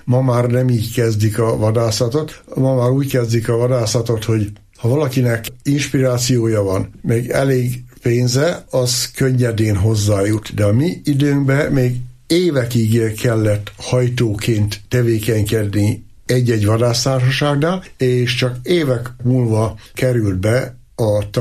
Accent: Répáshuta, Borsod-Abaúj-Zemplén, Hungary; Ott nőttem fel, ott rúgtuk a hegyoldalba a labdát, rongylabdát még, és kertek között, a fűvön, ha kellett reggeltől estig.

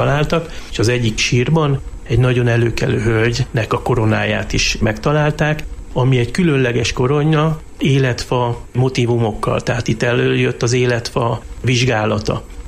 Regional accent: Budapest, Hungary; now in Jászberény, Hungary; Nagyon szeretem Jászberényt, mert egy kicsit arra emlékeztet, hogy én angyalföldi vagyok

